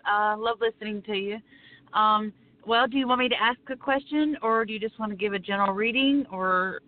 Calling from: Florida, United States; I'm calling from Florida.

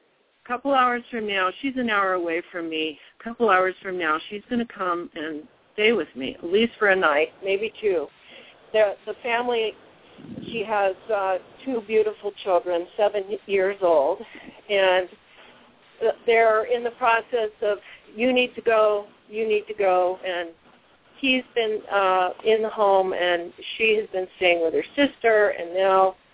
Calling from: Colorado, United States; I'm calling from Southwest Colorado.

